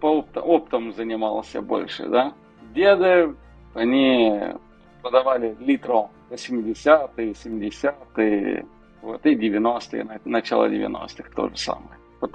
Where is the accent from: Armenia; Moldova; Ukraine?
Moldova; now in Portugal; Ну, как любой молдаванин, конечно, да, с ранних лет мы дома делали вино много.